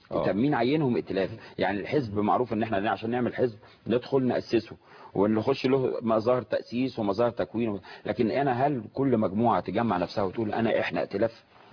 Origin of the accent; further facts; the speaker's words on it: Egypt; احساسنا احنا كمواطن مصري بحب مصر